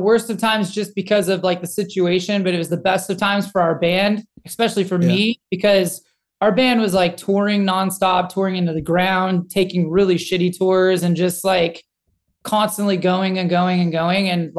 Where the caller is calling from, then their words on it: Medford, Oregon, United States; Yeah, I'm in Oregon.